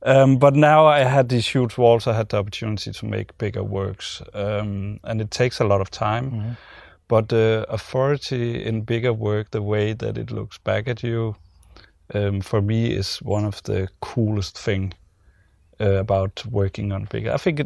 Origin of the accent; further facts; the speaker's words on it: Omro, Wisconsin, United States; First time exhibition in my hometown.